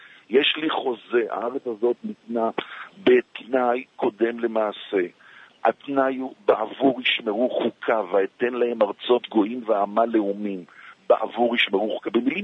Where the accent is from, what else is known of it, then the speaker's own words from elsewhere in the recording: Petah Tikva, Central District, Israel; אני יליד פתח תקווה, נולדתי להורים ניצולי שואה.